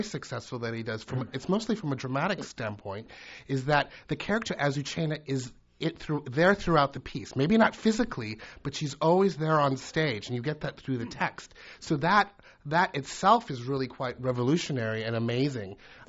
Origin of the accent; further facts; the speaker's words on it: Minneapolis, Minnesota, United States; I grew up in Minneapolis and then went